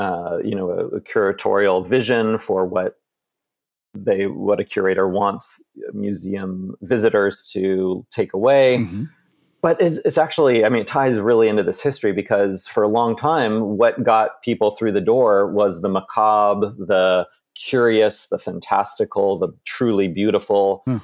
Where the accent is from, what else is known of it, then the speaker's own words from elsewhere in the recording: Tucson, Arizona, United States; I grew up in Tucson, Arizona, loved history, had amazing teachers that got me really into Native American culture.